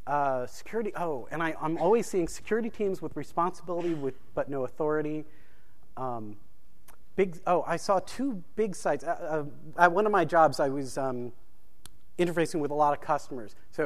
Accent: New Jersey, United States; I'm from New Jersey, so you just get, cash at the ATM.

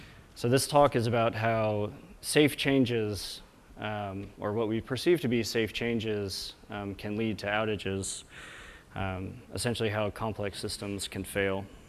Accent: Wellington, New Zealand; I'm here from Wellington, New Zealand. I work at Weta Digital, which is Sir Peter Jackson's visual effects facility.

